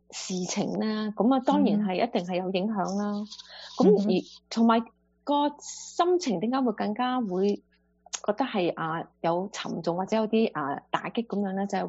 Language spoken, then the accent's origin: Cantonese; United States; 我哋其實我哋美國人真係應該要好團結咯。